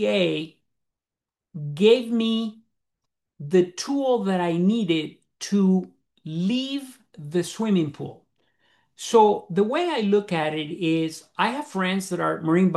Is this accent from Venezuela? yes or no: yes; Caracas, Capital District, Venezuela; growing up in Caracas, Venezuela?